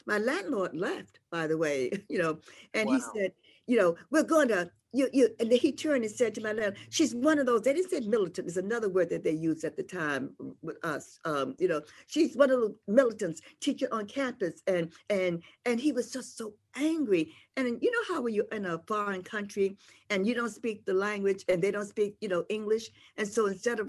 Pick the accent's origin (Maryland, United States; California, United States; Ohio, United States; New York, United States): New York, United States; New York City; I'm not going to keep this dog because I come from New York City.